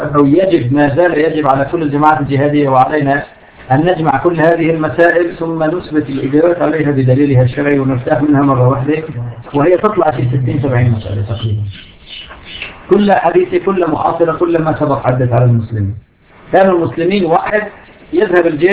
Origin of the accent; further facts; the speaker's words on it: Syria; أضرب لك مثال مرة الأخوة في الشمال عندنا في سوريا افتتحوا قواعد في دمشق